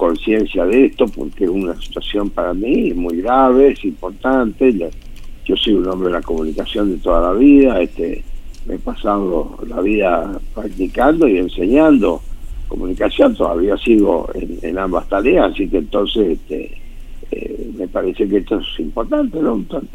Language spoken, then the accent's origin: Spanish; Resistencia, Chaco, Argentina; Lo estoy escuchando desde acá, desde Resistencia, desde el Chaco. Yo soy chaqueño, y acá. Sí, soy de ascendencia italiana, obviamente, pero ya con... ya son varias generaciones argentinas, así que acá soy chaqueño nomás.